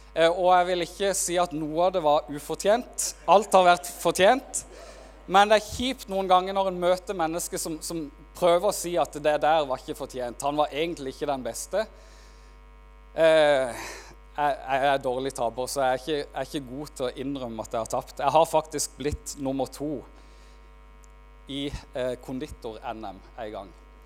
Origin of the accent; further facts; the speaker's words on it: Farsund, Agder, Norway; Der jeg kommer fra Farsund, så sier en født med gullhår i rumpa.